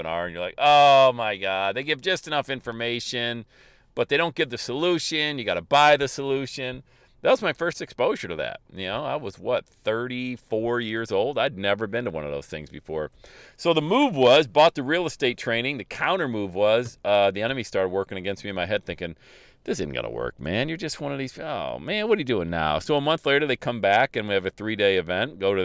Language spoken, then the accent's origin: English; Bradford, Pennsylvania, United States; So then my next move was moving my family back to my hometown of Bradford, PA, where I was buying up all these rental property